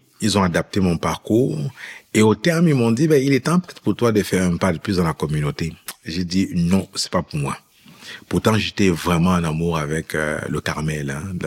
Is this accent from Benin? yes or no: no; Cameroon; also born or lived in Gabon; Oui, en fait, de façon brève, je suis né au Cameroun. Voilà, et puis j'ai grandi au Cameroun, puis ma famille a immigré en France.